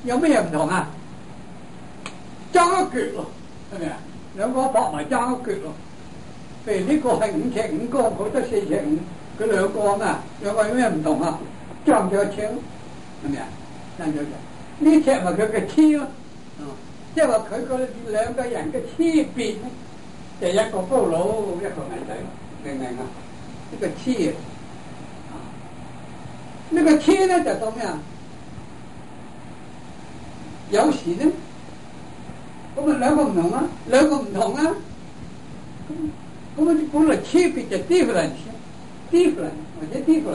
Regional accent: Guangdong, China; 我哋廣東人

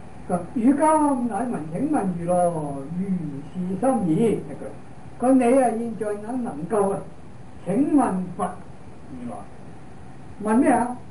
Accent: China; 即係等於我哋中國人講話盤古坐喺天地

